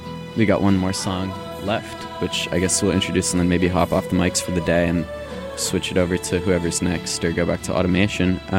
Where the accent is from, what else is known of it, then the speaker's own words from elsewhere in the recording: Cincinnati, Ohio, United States; growing up in Cincinnati, it's second nature.